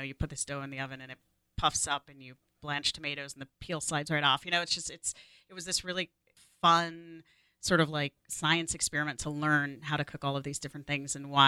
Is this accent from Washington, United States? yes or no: yes; Tacoma, Washington, United States; also born or lived in Maury Island; So I grew up spending time between Tacoma and the island. One set of parents, we had a house on Maury Island over near the golf course. So I was here weekends and summers